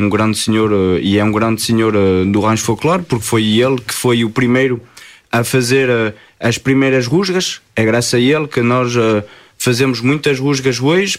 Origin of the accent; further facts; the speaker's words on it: Alto Minho, Portugal; Por exemplo, eu sou de Terrasboro, outros são da Ermida, outros são muito mais longe.